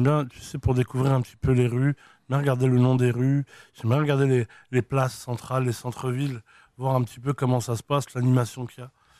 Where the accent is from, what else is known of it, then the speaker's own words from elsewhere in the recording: Tolga, Biskra Province, Algeria; ça reste et ça restera jamais Tolga. Ma ville natale avec mes parents.